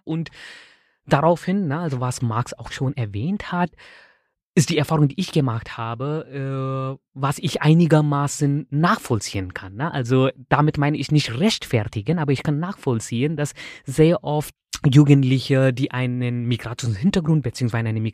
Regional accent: India; also ich bin in Indien geboren und da aufgewachsen.

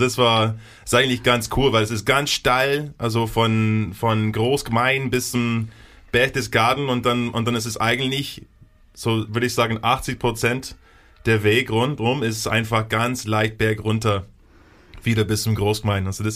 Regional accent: United States; German is a second language; also wo ich herkomme aus den USA, haben wir schon so, bin ich so von New Orleans inspiriert

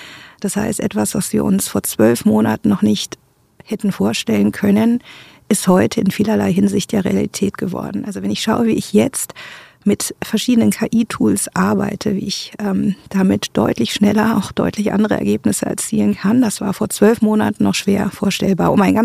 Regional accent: Bonn, North Rhine-Westphalia, Germany; born there; wir sind in Bonn geboren, meine Geschwister und ich

